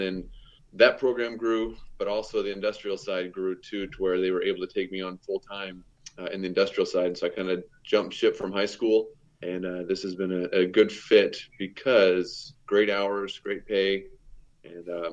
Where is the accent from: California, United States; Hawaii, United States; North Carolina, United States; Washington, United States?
Washington, United States; Vancouver; I'm from Vancouver, Washington, so West Coast.